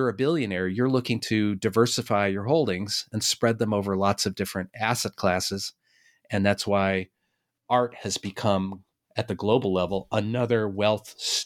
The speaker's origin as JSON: {"language": "English", "town": "Boston", "region": "Massachusetts", "country": "United States", "said": "And, you know, I'm from Boston."}